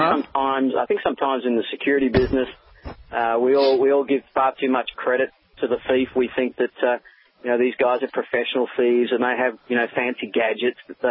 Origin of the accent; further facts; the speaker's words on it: Australia; I'm actually in the U.S. at the moment. I'm out here doing a little bit of sales work, but yeah, I'm from Australia. I'm just here for a couple of weeks.